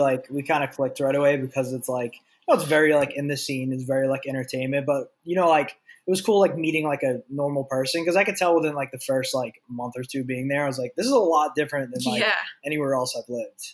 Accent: Boston, Massachusetts, United States; now in Los Angeles, United States; I'm from Boston originally. I was actually, like, before I moved out to LA, I was working at a full-time desk job in Boston.

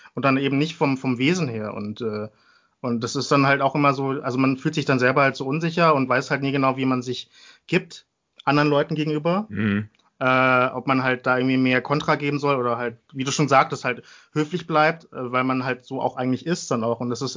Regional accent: Würzburg, Bavaria, Germany; also born or lived in Wertheim; Und dann sage ich halt irgendwie, ich komme aus Würzburg oder aus Wertheim, wo ich geboren bin. Und die denken dann aber, dass sie irgendwie wissen wollen, wo meine Ursprünge herkommen, Laos.

